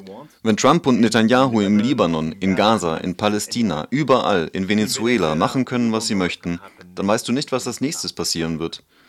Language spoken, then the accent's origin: German; France; German is a second language; Ich bin Franzose